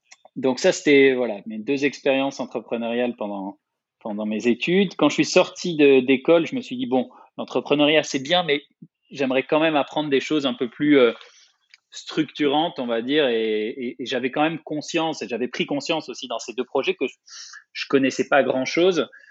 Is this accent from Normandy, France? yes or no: no; Marseille, Provence-Alpes-Côte d'Azur, France; now in Paris, France; je viens de faire la bascule entre le plus de temps passé à Paris que mon enfance passée à Marseille.